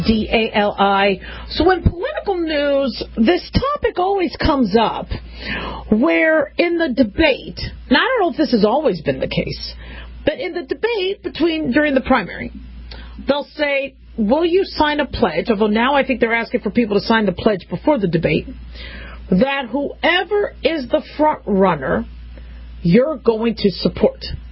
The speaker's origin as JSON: {"language": "English", "country": "United States", "said": "But as an American, I really think it's about who the, you know, person is."}